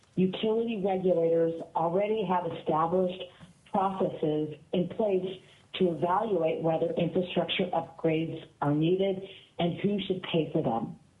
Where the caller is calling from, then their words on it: Seattle, Washington, United States; I am calling today from Seattle, Washington.